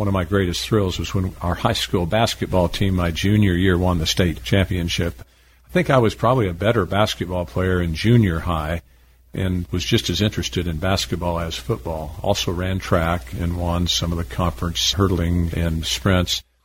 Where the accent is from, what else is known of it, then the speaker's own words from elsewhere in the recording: Norman, Oklahoma, United States; From the time we were younger, we were always in Sunday school, and it was an important part of my growing up in Norman.